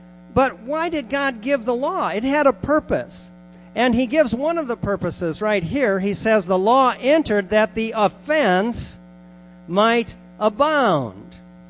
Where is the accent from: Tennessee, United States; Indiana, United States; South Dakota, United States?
South Dakota, United States; By the way, I'm from the South too, South Dakota. Never mind that we're north of you. That's where I'm from.